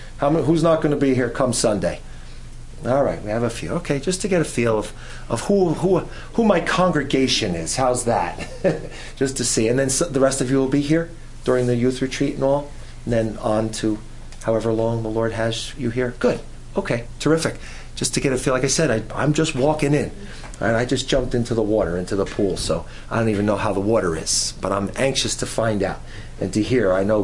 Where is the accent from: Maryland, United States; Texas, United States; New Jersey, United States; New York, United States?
New Jersey, United States; Keansburg; By the way … from Keensburg in New Jersey.